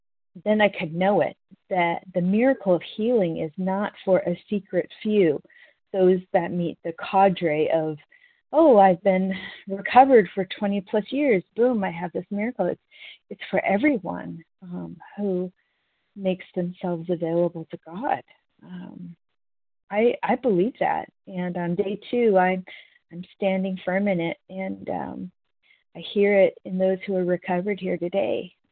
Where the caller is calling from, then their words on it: North Carolina, United States; from North Carolina